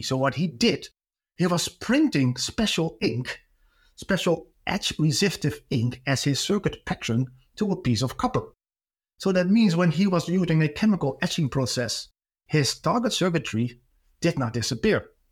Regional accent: Netherlands; English is a second language; I'm Dutch from the Netherlands

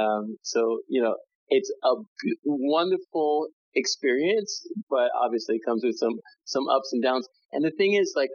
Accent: Washington, District of Columbia, United States; born there; So, you know, born in Washington, D.C. to two parents who were part of the civil rights

